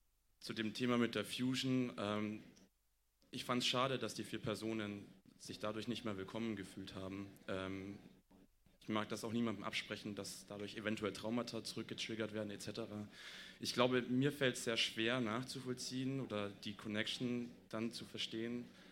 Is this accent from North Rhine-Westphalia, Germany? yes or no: no; Halle, Saxony-Anhalt, Germany; Ich komme selber aus Halle und finde es schön zu sehen, dass darüber informiert wird